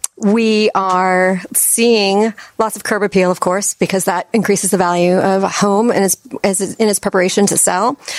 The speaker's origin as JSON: {"language": "English", "region": "Massachusetts", "country": "United States", "moved": "yes", "lives_now": "Chicago, United States", "said": "I came here from Massachusetts, and I never left, much to my family's chagrin."}